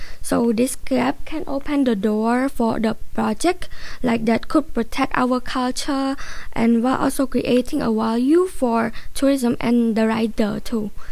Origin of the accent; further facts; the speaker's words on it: Cambodia; and today we're going to introduce Dawil, and we are from Cambodia, and we started in Khmer Business School.